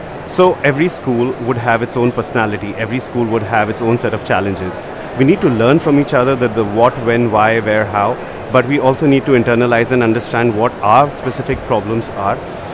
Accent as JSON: {"language": "English", "country": "India", "said": "We're from India."}